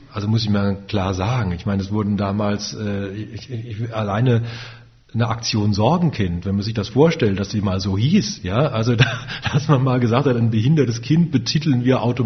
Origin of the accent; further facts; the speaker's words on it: Wiesloch, Baden-Württemberg, Germany; also born or lived in Freiburg; Ja, Wiesloch, ja.